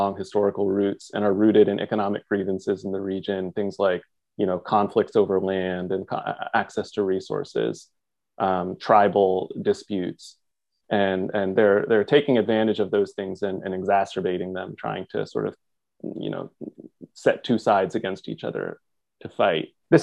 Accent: Japan; I was pretty much learning English and Japanese simultaneously growing up in Japan, being born there.

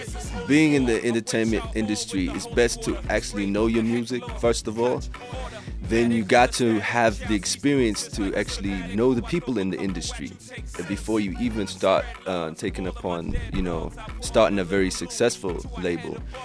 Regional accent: Botswana; upbringing started back in Botswana. I was born

